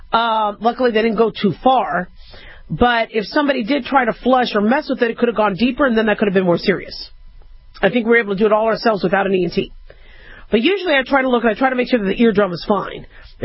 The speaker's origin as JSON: {"language": "English", "region": "Arizona", "country": "United States", "tie": "born or raised there", "said": "I grew up in Arizona, and people would have cockroaches coming to their ears all the time."}